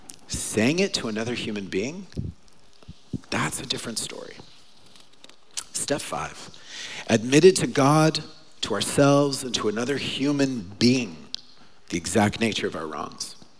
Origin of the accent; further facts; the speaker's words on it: Oklahoma, United States; I'm from Oklahoma, so I came up here from 1998 to 2002. I was at Trinity. And then from 2002 to 2004, I moved back home to Oklahoma.